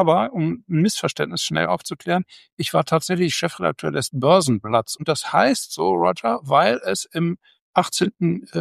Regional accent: Celle, Lower Saxony, Germany; born there; In meinem Ausweis steht, ich sei 1961 geboren in Celle.

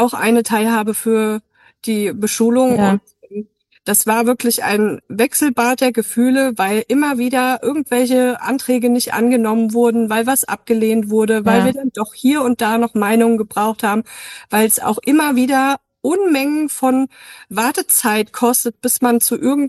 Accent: Hesse, Germany; Wir kommen aus Hessen.

